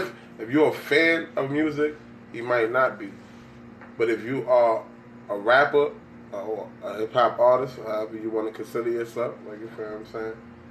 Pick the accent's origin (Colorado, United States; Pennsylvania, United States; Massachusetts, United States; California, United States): California, United States; I came from California.